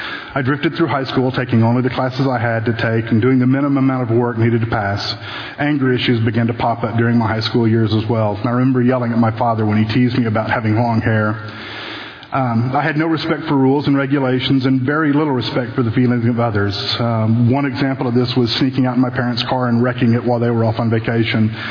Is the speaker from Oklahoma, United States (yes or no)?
yes; Oklahoma City, Oklahoma, United States; also born or lived in Richardson, Texas; On the last day of kindergarten in 1970, we moved from Richardson, Texas to Oklahoma City, where we would live until I finished sixth grade.